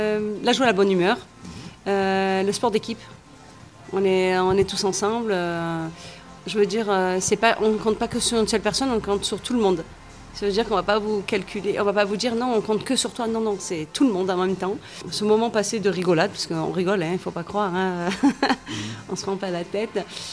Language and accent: French; Marseille, Provence-Alpes-Côte d'Azur, France; also born or lived in Sisteron; Il y a 30 ans de ça, je suis arrivée de Marseille pour aller sur Sisteron. Mes parents voulaient changer de vie et voulaient une vie plus calme pour nous.